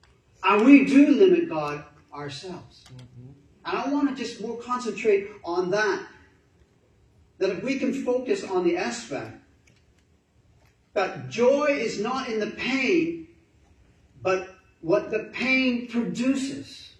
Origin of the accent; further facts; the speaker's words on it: Canada; I'm from Canada, and I'm going back, so I'm sorry.